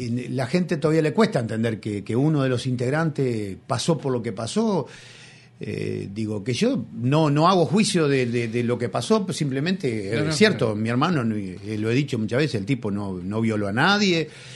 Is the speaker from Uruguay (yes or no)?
yes; Tacuarembó, Uruguay; now in Montevideo, Uruguay; nosotros llegamos de Tacuarembó en el año 79, en una época muy difícil a Montevideo, donde no era muy fácil cantar.